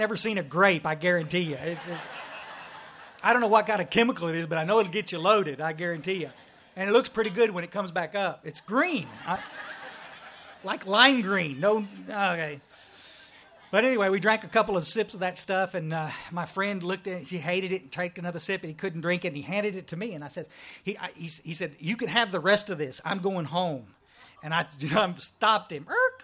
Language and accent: English; Texas, United States; also born or lived in Odessa; I was born out in West Texas, out in oil field trash, and we moved to the hill country because Dad wanted, he said, we got to get you kids someplace close to water, because there's in Odessa, Texas.